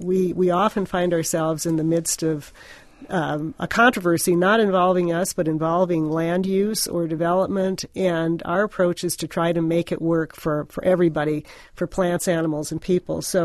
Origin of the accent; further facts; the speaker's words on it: South Dakota, United States; now in Nevada, United States; And I'm from South Dakota, so that makes me almost a native Nevadan.